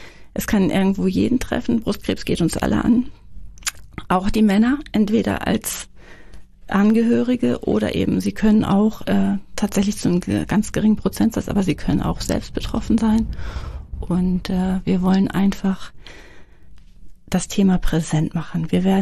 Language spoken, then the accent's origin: German; Schleswig-Holstein, Germany; born there; Also ich bin gebürtige Dithmarscherin. Ich lebe hier in Dithmarschen